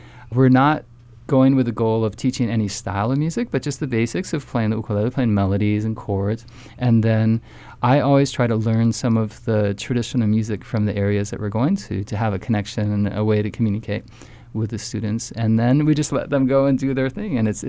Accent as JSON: {"language": "English", "town": "Maui", "region": "Hawaii", "country": "United States", "tie": "born or raised there", "said": "when I grew up on Maui, I came from Haleakala Ranch, and I heard a lot of Slack Key and Hawaiian music, but no one wanted to teach."}